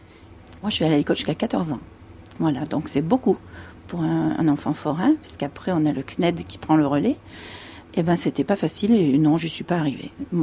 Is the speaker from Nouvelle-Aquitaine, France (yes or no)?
no; Orange, Provence-Alpes-Côte d'Azur, France; Moi, je suis orangeoise. Je suis née dans le Vaucluse à Orange. Mes parents avaient leurs pieds à terre là-bas.